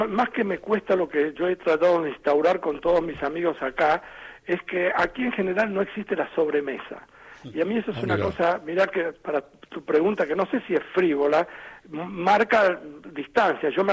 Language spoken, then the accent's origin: Spanish; Argentina; moved away as an adult; yo soy argentino, viví 50, antes de venir a vivir acá, viví siempre en Argentina, qué sé yo, así que tengo toda la historia mía está allá, no acá.